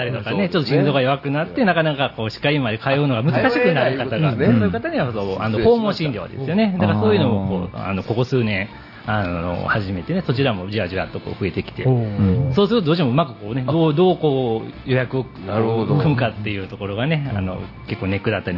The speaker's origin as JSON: {"language": "Japanese", "region": "Nara", "country": "Japan", "tie": "born or raised there", "said": "もともと生まれも育ちも奈良ですので、ずっと地元にはいるところで"}